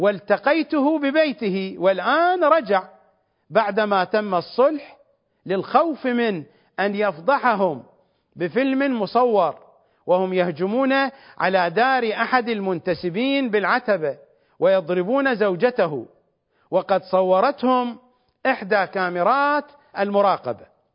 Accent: Iraq; accent: Iraqi; ونحن نقول بلهجتنا العراقية الكعك

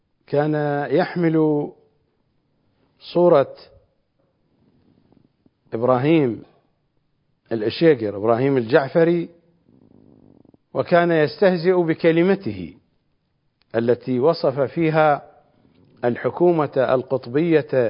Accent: Baghdad, Baghdad Governorate, Iraq; حكومة الملائكة عندنا في بغداد، يا للعجب، هنيئا لنا

